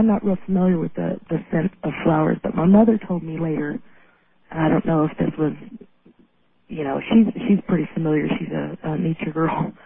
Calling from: Reno, Nevada, United States; I'm calling from Reno.

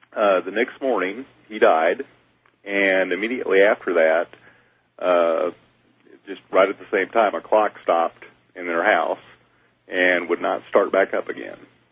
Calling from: Oklahoma, United States; I'm calling from Oklahoma, but I'm listening to a station out of San Antonio.

